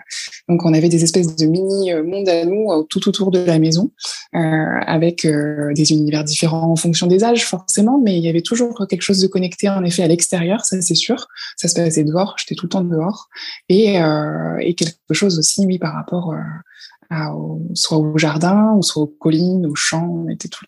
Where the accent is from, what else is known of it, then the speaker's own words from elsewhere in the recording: Normandy, France; Alors, j'ai grandi en Normandie. Mais dans une partie de Normandie, tout en bas, vraiment collée à la région parisienne.